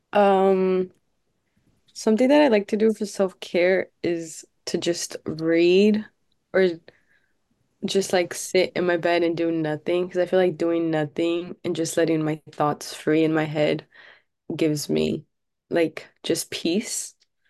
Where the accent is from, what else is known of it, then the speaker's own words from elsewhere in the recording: Miami, Florida, United States; I'm a second year in Muir College. I'm a literature writing major, and my hometown is Miami, Florida.